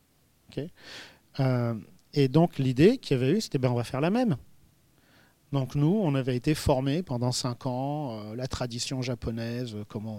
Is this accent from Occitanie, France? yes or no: no; Paris, Île-de-France, France; c'est la raison pour laquelle je suis un vrai Parisien